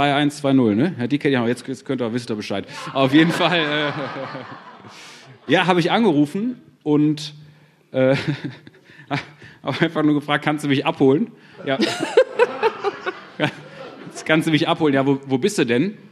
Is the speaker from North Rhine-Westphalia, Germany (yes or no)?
yes; Mülheim an der Ruhr, North Rhine-Westphalia, Germany; ich bin gebürtiger Mülheim, wirklich born and raised hier in Mülheim, zwischendurch mal kurz weg gewesen fürs Studium und so